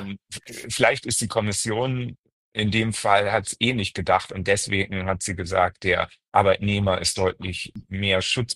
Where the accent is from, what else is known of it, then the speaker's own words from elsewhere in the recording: Northern Germany, Germany; Ich komme ja aus Norddeutschland, wie du weißt.